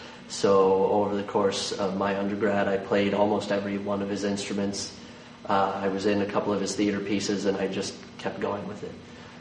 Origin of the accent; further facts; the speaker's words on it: New Jersey, United States; I was from New Jersey. It was a school that was about an hour away from where I lived.